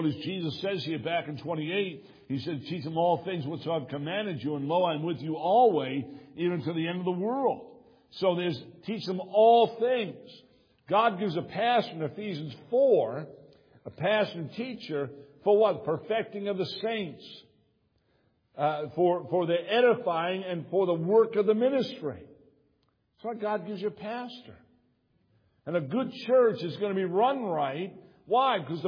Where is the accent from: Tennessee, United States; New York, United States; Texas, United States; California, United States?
New York, United States; Brooklyn; born there; when I was in Brooklyn, I was born in St. Peter's Hospital, and my mother and father took me down to Immaculate Heart of Mary, Catholic Church.